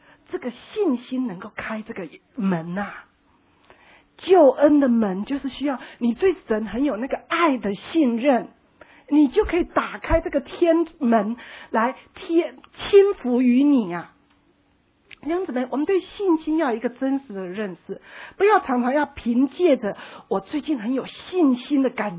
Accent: Taiwan; 我自己、哦、是个我们台湾人、哦、那个父母都日本式教育嘛

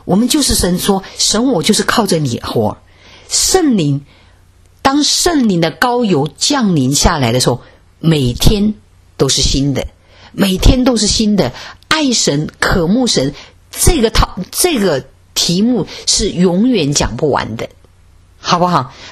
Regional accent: Wuhan, Hubei, China; 特别在武汉哈，我是武汉人哈

